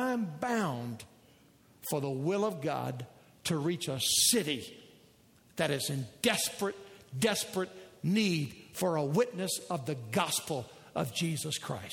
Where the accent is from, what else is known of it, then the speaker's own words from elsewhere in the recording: Texas, United States; Takes me back to the little church I grew up in Texas.